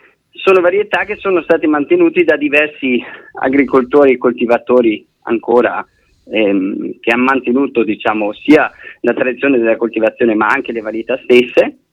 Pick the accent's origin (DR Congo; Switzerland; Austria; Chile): Austria; sono austriaco.